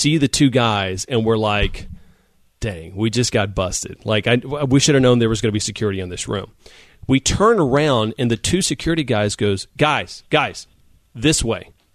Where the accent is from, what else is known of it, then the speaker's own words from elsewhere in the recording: Texas, United States; I knew him in college and we grew up in Texas together.